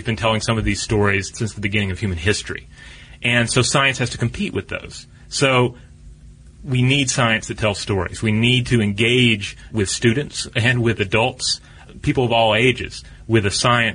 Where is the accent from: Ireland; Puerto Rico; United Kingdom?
Puerto Rico; Vega Baja; I grew up in Puerto Rico, and in my native town, Vega Baja, as a teen, I moved to a more isolated part of town near a farm close to the tree line of a jungle-like part of the island.